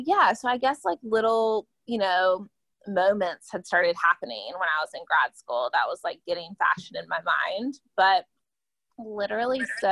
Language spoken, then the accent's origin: English; North Carolina, United States; now in Nashville, United States; So that's what brought me to Nashville. I'm from North Carolina.